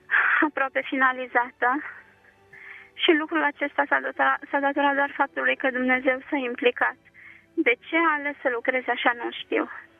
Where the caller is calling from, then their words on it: Târgu Jiu, Gorj County, Romania; Vă sunt din Târgu Jiu.